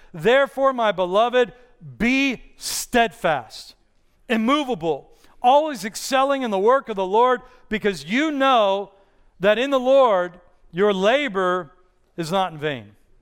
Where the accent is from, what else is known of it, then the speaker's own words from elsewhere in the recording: Pittsburgh, Pennsylvania, United States; Growing up in my high school that I grew up in Pittsburgh, it was kind of a rough high school